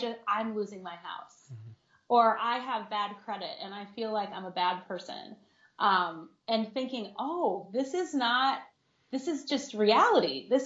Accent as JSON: {"language": "English", "town": "Des Moines", "region": "Iowa", "country": "United States"}